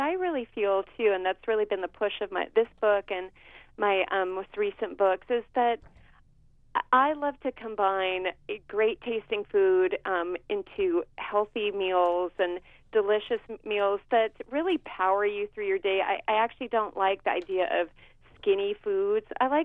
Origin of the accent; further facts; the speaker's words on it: California, United States; I'm from California. I'm from the San Francisco Bay Area.